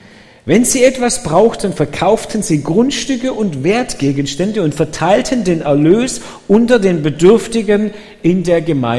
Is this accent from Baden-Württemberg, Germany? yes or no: yes; Dettingen an der Erms, Baden-Württemberg, Germany; born there; geboren in Dettingen, Bad Urach